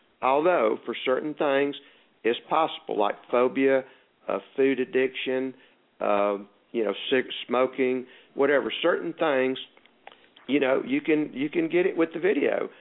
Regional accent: the South, United States; accent: Southern; for $20, people can see me on video for 20 minutes, listen to my Southern accent, and maybe get a little healing.

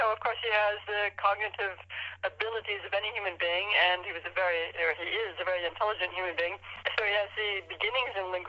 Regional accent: Wyoming, United States; born there; I was born in Wyoming, although I guess I did. where they don't talk much in Wyoming

